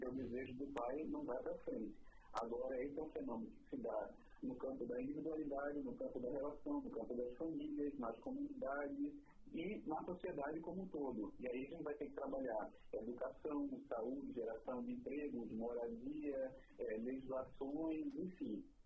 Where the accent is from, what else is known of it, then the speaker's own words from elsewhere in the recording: Recife, Pernambuco, Brazil; eu sou daqui de Recife